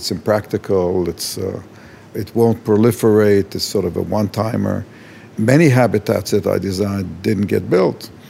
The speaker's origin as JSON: {"language": "English", "town": "Haifa", "region": "Haifa District", "country": "Israel", "tie": "born or raised there", "said": "I grew up in Israel. I was born in what was Palestine, then became Israel. I grew up in Haifa and spent much of my time on the kibbutz"}